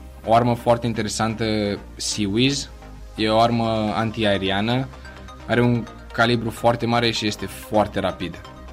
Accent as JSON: {"language": "Romanian", "country": "Romania", "said": "Da, noi suntem singuri studenți din România la Academia Forțelor Navale."}